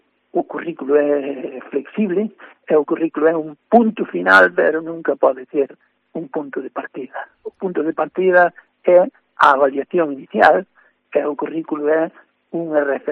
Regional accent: Grañas do Sor, Galicia, Spain; born there; veciños da miña parroquia onde eu nacín, das Grañas do Sor.

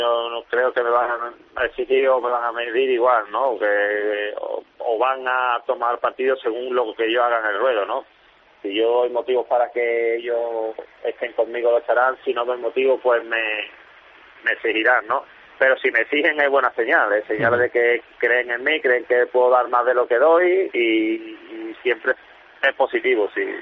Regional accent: Seville, Andalusia, Spain; Voy con la máxima responsabilidad y Sevilla, si cabe, pues aún más, porque es mi tierra, mi gente.

